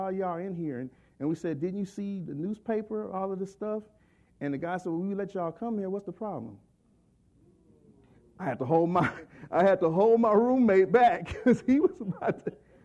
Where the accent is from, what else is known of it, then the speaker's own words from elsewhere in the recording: Texas City, Texas, United States; You know, I'm from Texas City, Texas, originally. I went to Lamarck High School, which is Lamarck and Texas City.